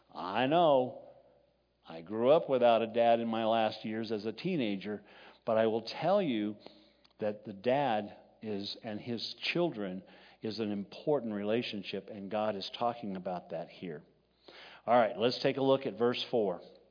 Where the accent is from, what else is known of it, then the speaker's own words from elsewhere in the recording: Texas, United States; also born or lived in New Mexico; I grew up in Texas and southern New Mexico, and so remember the Alamo was a pretty big deal there